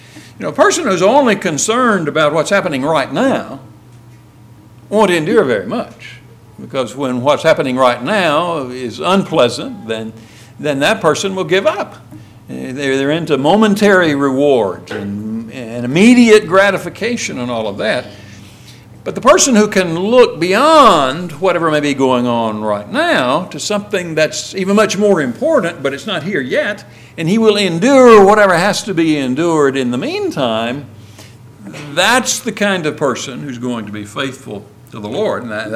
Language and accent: English; Hope, Arkansas, United States; born there; I was born up in Hope, Arkansas, not too far from here.